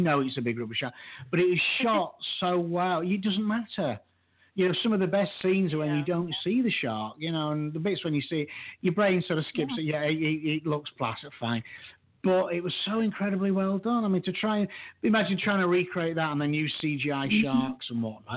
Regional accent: Yorkshire and the Humber, United Kingdom; I'm a Yorkshireman

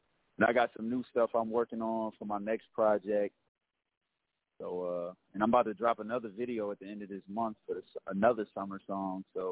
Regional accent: Virginia Beach, Virginia, United States; I'm straight from Virginia Beach.

